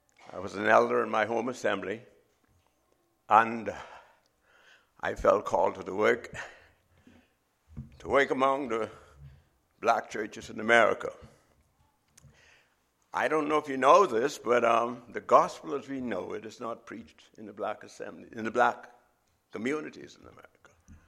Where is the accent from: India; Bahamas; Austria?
Bahamas; Nassau, New Providence; now in United States; I am a Bahamian. What that mean? I came from the Bahamas. Nassau, Bahamas is the capital of the Bahamas. If you know, the Bahamas is a nation of islands, and that's where I came from.